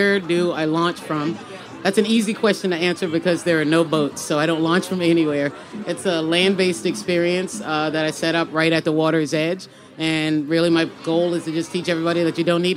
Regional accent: Charleston, South Carolina, United States; And Charleston is my hometown. My family grew up on Henrietta Street, and I grew up on Romney Street in the heart of the city.

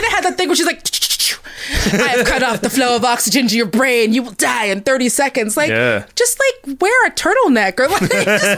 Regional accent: Seattle, Washington, United States; I'm from Seattle and I love most of those boys.

